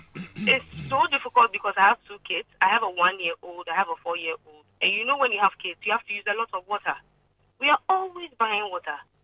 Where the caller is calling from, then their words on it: Lakeside Estate, Greater Accra, Ghana; I'm calling from Lakeside Estate. I'm in Community 1 in Lakeside.